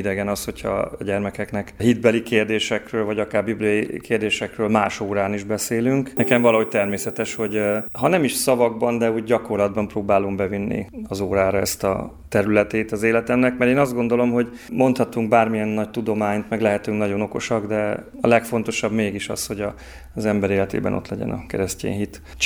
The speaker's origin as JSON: {"language": "Hungarian", "region": "Baranya", "country": "Hungary", "lives_now": "Debrecen, Hungary", "said": "Hát eredetileg baranyai vagyok, Baranyából, több lépésben került ide a család"}